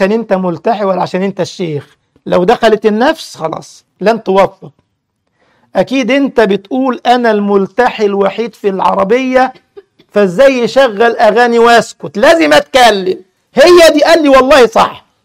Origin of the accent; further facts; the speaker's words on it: Giza Governorate, Egypt; كان عندي محاضرة في محافظة اسمها طنطا الغربية وأنا من الجيزة